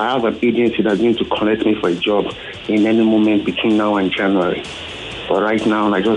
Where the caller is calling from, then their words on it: Ota, Ogun, Nigeria; I'm calling from Ota.